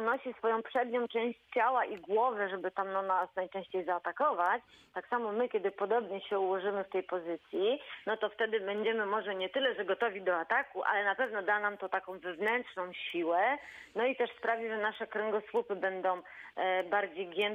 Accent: Szprotawa, Lubusz Voivodeship, Poland; bo ja jestem ze Szprotawy i nie mogą przyjechać

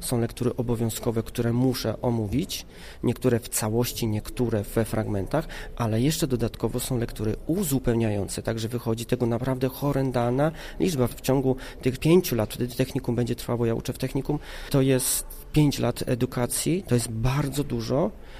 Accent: Opole Voivodeship, Poland; Ja akurat pochodzę z województwa opolskiego

